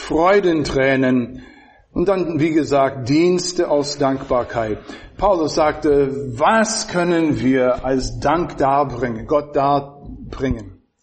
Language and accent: German; Jefferson, Wisconsin, United States; German is a second language; in der Plymouthstraße in Jefferson, Wisconsin, wo ich aufgewachsen bin.